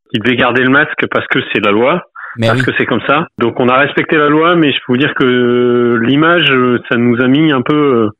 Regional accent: Normandy, France; nous, on n'est pas de Charente, ma femme est parisienne, moi je suis normand, on est venu là sur le tard, on s'installe à plus de 30 ans

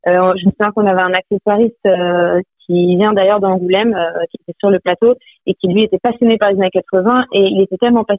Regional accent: Switzerland; surtout que moi j'ai grandi en Suisse, donc j'avais jamais même vu un Minitel de mes propres yeux.

